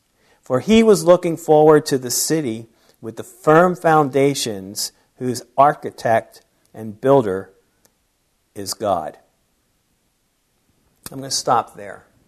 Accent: New Jersey, United States; I was born and raised in South Jersey, grew up in South Jersey, Camden, Cherry Hill area, Pennsauken area, right outside of southern South Philly.

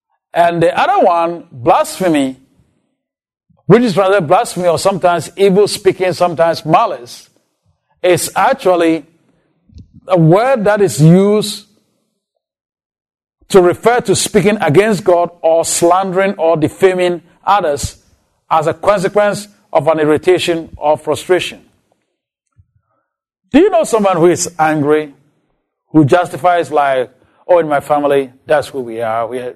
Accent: Ghana; English is a second language; In my home country, Ghana, we have a particular tribe in the northern Ghana, the Kokombas.

